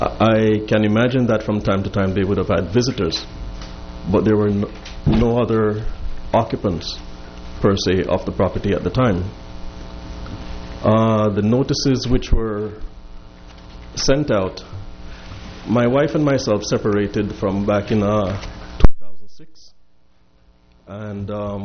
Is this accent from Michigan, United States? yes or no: no; New Jersey, United States; My wife and myself originally purchased this property to house our two sons. We are from New Jersey